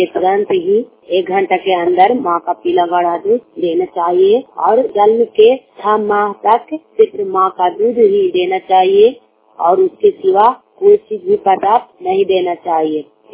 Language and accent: Hindi; Tilara, Bihar, India; मैं तिलाड़ा का रहने वाली हूँ, जिला नालंदा।